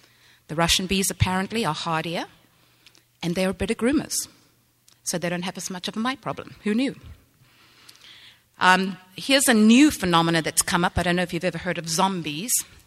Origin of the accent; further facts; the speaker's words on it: South Africa; I was born and bred in South Africa, so I have a particular leaning to things from there.